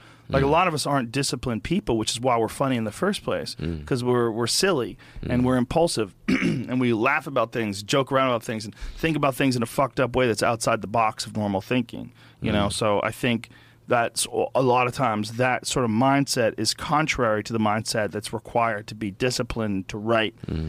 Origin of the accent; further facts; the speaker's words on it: Newton Upper Falls, Massachusetts, United States; I grew up in Newton Upper Falls, which is like a suburb of Boston.